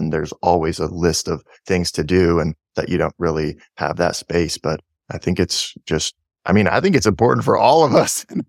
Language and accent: English; Portland, United States; I grew up in Portland where if it snows an inch, it's like the whole, everybody freaks out.